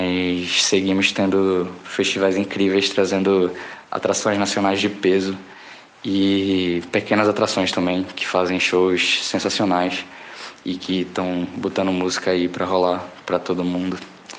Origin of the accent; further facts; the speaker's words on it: Northeast Region, Brazil; E é muito difícil ser festivaleira sendo nordestina